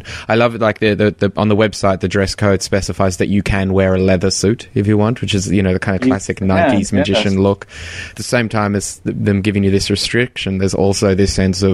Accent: Australia; I'm an Australian

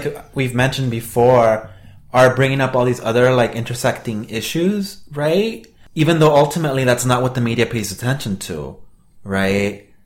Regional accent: Los Angeles, California, United States; Like, I'm also from Southeast LA, right?

